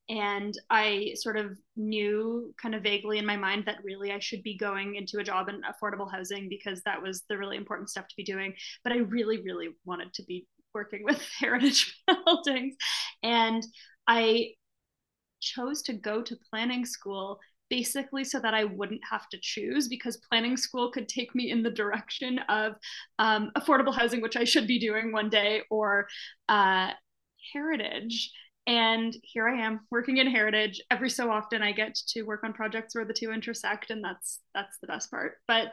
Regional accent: Toronto, Ontario, Canada; I'm from Toronto

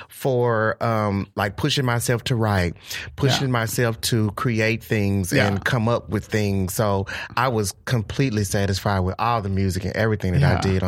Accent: Texas, United States; You know I'm from Texas and a sailor, okay?

